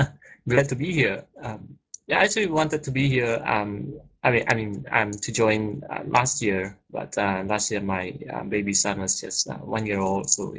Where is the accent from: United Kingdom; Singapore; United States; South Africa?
Singapore; I'm from Singapore, so here is actually afternoon.